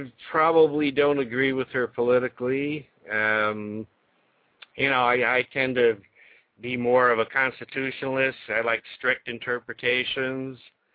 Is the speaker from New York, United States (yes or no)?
yes; Buffalo, New York, United States; now in Sacramento, United States; Oh, years ago, we're both from Buffalo.